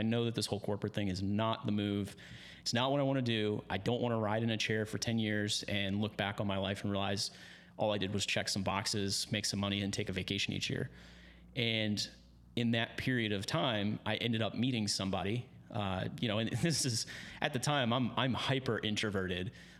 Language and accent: English; Virginia, United States; outside of the state that I grew up in Virginia.